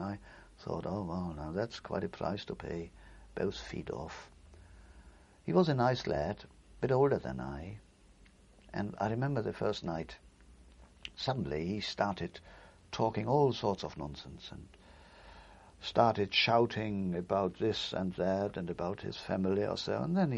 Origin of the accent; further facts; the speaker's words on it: Hamburg, Germany; And I came from Hamburg, I didn't really know. I hadn't heard from my mother.